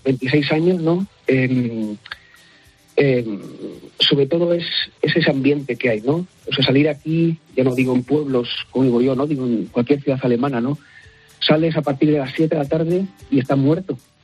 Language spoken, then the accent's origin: Spanish; Valladolid, Castile and León, Spain; moved away as an adult; now in Germany; yo estudié en España, soy de Valladolid